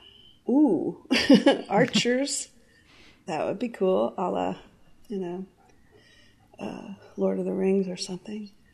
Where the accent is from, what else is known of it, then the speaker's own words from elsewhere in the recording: Miami, Florida, United States; I'm from Miami, right? So I know.